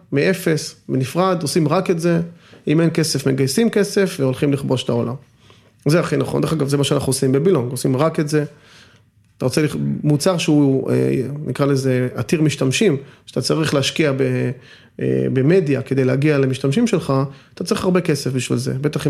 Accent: Bat Yam, Tel Aviv District, Israel; גדלתי בבת ים, אז אישי זה לא טוב, וג'ינג'י.

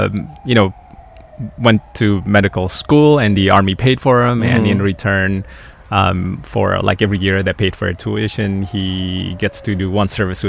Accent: Jakarta, Indonesia; also born or lived in Bandung; So I was born in Bandung, Indonesia, and I grew up in the capital, Jakarta, for the first 10 years of my life.

